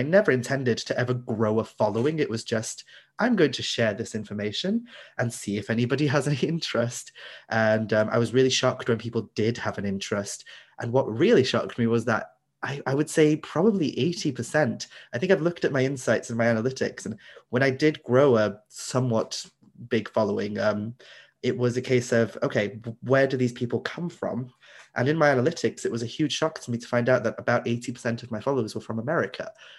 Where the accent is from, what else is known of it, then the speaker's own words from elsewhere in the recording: Wales, United Kingdom; growing up in Wales